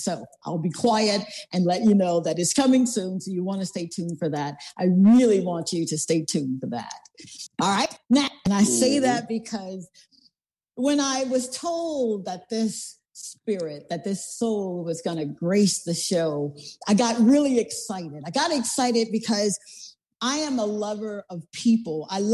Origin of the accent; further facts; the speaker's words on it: Mississippi, United States; I grew up in Mississippi, guys.